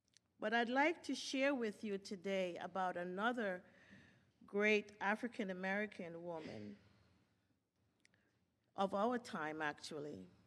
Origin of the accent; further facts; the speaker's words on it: Antigua & Barbuda; born there; I was born in the Caribbean, Antigua. I was raised by my maternal grandfather.